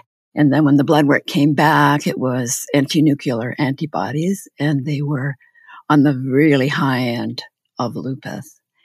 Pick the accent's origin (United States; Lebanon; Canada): Canada; Manitoba; And I was just excited to go back to my hometown, which is where I am now, Manitoba, and it's on the edge of the boreal forest, and there's beautiful sand, white sandy beaches